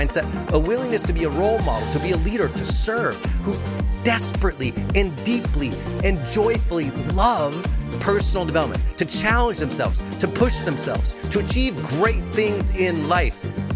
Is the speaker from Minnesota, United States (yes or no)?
no; Montana, United States; And I was a cog from Montana, so no one valued me.